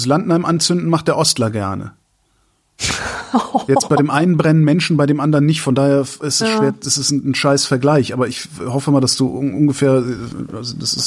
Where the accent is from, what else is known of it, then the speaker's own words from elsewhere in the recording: Rhineland, Germany; Also das Rheinland, wo ich herkomme, empfinde ich als freundlich.